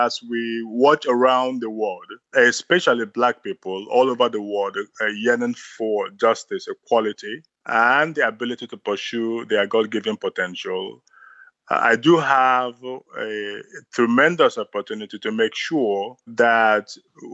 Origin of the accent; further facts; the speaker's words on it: Nigeria; You know, I love my home country, Nigeria